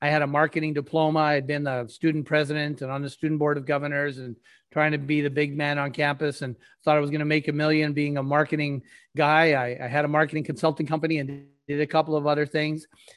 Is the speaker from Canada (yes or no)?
yes; Thunder Bay, Ontario, Canada; I was born and raised in Thunder Bay, which is not the end of the world, but you can see it from there. It's a long 2-day drive from Toronto.